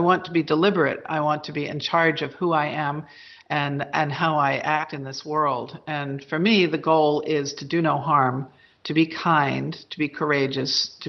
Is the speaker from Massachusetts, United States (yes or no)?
yes; Massachusetts, United States; because I'm from Cape Cod and I know the Elizabeths